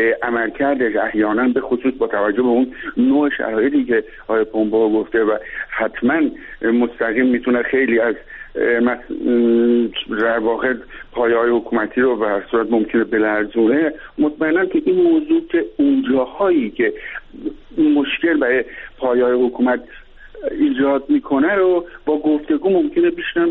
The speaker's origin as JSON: {"language": "Persian", "country": "Iran", "said": "من به عنوان یک ایرانی، به عنوان یک ایرانی که در ایران زندگی میکنم"}